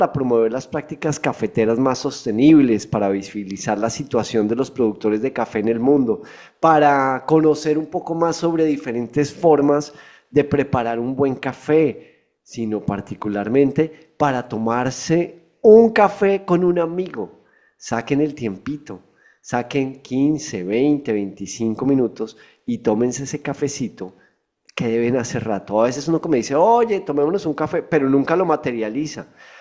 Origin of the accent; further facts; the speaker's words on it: Colombia; Yo soy colombiano y nos reconocen en muchos países, ojalá por ser cafeteros y no por otras cosas terribles.